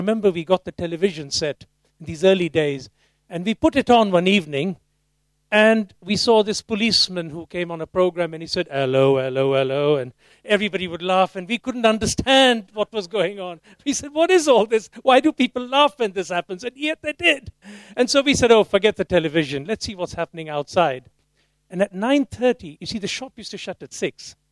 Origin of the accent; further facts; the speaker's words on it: Kenya; born there; my own family jumped on a ship, literally, and landed in Africa. And it was in East Africa. I was born in Kenya.